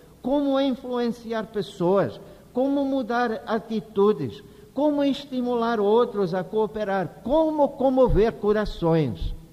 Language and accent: Portuguese; Scotland, United Kingdom; Eu lembro-me muito bem na Escócia, na igreja onde eu fui criado e da qual eu me tornei parte.